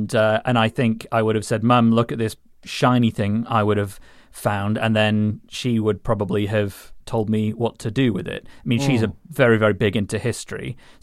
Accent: Rotherham, Yorkshire and the Humber, United Kingdom; I mean, I grew up in Rotherham, so it was probably just old knives discarded from local murderers and things like that.

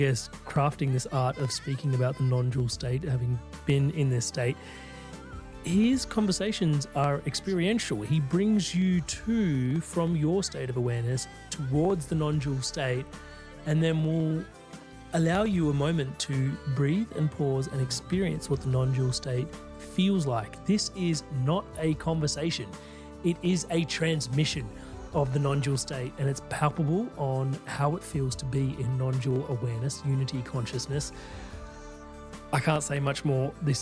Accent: India; And maybe because I'm Indian

